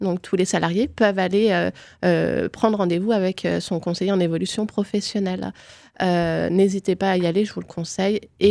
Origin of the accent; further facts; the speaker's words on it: Épinal, Grand Est, France; parce que je viens d'Épinal, donc tous les jours à Nancy pour mes études